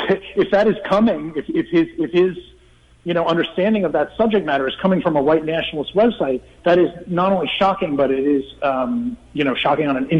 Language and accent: English; United States; And to me, as an American